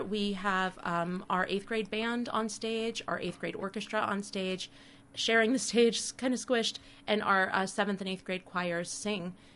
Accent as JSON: {"language": "English", "town": "Long Island", "region": "New York", "country": "United States", "also_born_or_lived": "Florida", "lives_now": "Northfield, United States", "said": "I'm from Long Island, New York."}